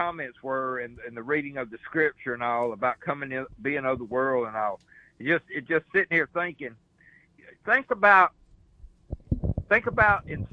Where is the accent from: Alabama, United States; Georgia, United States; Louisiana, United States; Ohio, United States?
Alabama, United States; And I just wish that all across my home state here, Alabama, my country, to me, Alabama is my country.